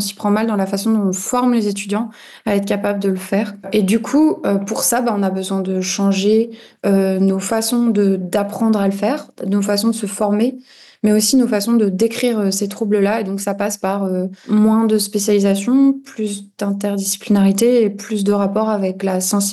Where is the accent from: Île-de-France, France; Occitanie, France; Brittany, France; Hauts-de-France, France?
Brittany, France; je travaille en Bretagne, je suis bretonne et je travaille au pays, entre guillemets